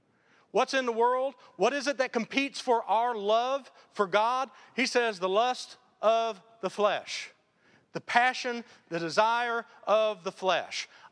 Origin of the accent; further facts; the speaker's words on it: Detroit, Michigan, United States; You know, I'm from Detroit. We weren't Yankees. We're just northerners.